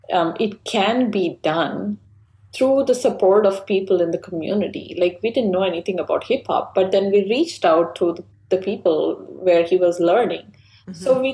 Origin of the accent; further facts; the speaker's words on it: India; English is a second language; I am from India, have no clue anything, nothing about hip hop.